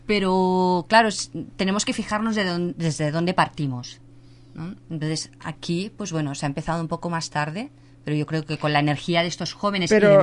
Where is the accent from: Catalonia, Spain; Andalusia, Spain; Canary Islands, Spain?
Catalonia, Spain; Barcelona; Yo que vengo de Barcelona, por ejemplo, allí el tema de reciclaje lleva muchos años ya trabajándose